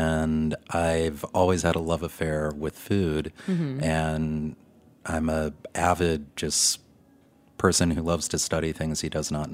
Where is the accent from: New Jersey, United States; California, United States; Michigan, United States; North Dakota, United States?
Michigan, United States; Detroit; now in Chicago, United States; And I was in Chicago. I'm originally from Detroit